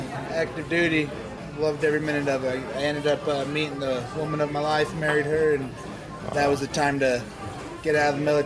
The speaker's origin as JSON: {"language": "English", "town": "Magna", "region": "Utah", "country": "United States", "tie": "born or raised there", "said": "I grew up in the little township of Magna out in Salt Lake County"}